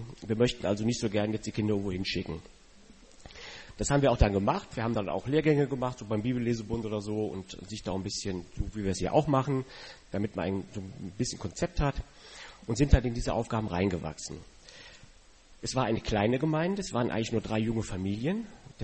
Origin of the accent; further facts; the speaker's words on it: Rhineland-Palatinate, Germany; born there; Ich bin nämlich geboren in Rheinland-Pfalz. Meine Eltern kommen von hier, aber beruflich darunter gezogen. Und das war ein Dorf mit 3000 Leuten, Seelen.